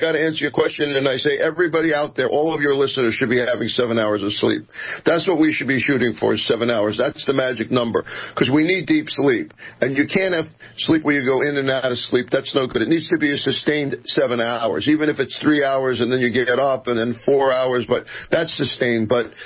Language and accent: English; Queens, New York, United States; But I grew up in Queens, and I have a sister, a younger sister, who's a painter